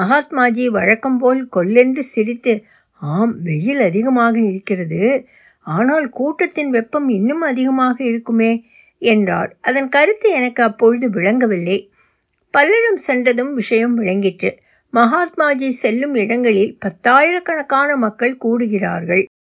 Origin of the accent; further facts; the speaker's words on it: Tiruppur, Tamil Nadu, India; திருப்பூர் எனது சொந்த ஊராகவும் இருந்தது.